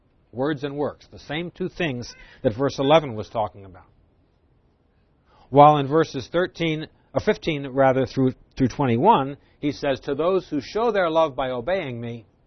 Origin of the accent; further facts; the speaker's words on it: New Jersey, United States; I come from New Jersey. In New Jersey, we do the same thing, but we use a different phrase for it.